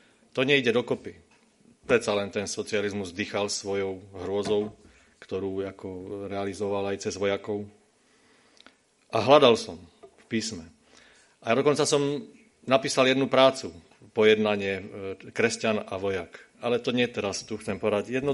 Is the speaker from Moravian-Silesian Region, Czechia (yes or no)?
yes; Třinec, Moravian-Silesian Region, Czechia; moved away as an adult; now in Slovakia; pochádzam pôvodom zo Severnej Moravy, z Třince. Prišiel som na vojenskú školu do Bratislavy